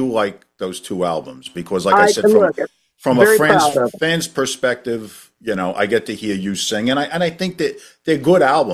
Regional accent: Brooklyn, New York, United States; now in New Jersey, United States; I'm kind of a fake Jersey guy. I've only been here for 3 years. I'm born and bred from Brooklyn.

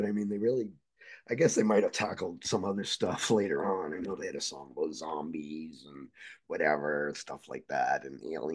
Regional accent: Canada; And the guy comes over to the microphone because Eric told him that I was from Canada and stuff.

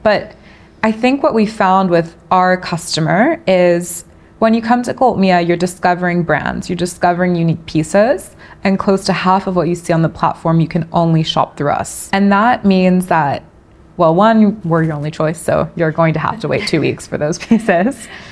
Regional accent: Mexico; because I was from Mexico and I thought, okay, there was clearly a lot of, you know, interest in Latin fashion at the time

